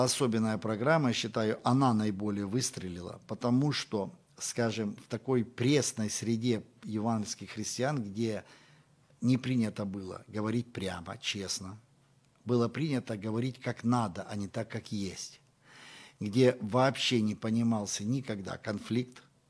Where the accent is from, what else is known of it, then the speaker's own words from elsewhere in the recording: Luhansk Oblast, Ukraine; accent: Donbas; я вырос в Луганской области, в Зорицке